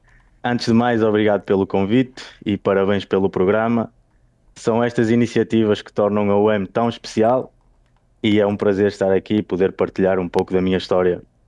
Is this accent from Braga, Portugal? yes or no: yes; Braga, Portugal; a verdade é que sou de Braga